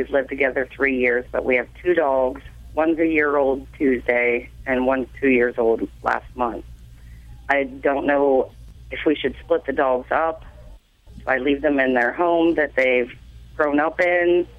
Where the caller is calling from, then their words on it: Pennsylvania, United States; Pennsylvania.